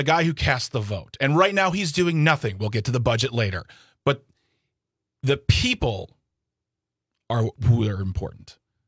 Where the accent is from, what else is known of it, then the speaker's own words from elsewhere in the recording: United States; just frustrating for me as an American.